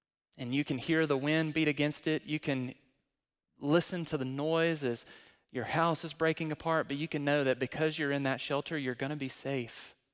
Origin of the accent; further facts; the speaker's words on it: Alabama, United States; moved away; also born or lived in Missouri; I know I'm from Alabama, as many of you know, and I would argue that Alabama is the new tornado alley.